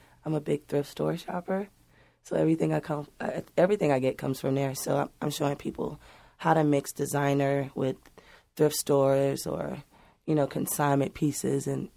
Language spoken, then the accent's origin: English; Savannah, Georgia, United States; I'm a nurturer at heart. I'm from Savannah, Georgia, you know?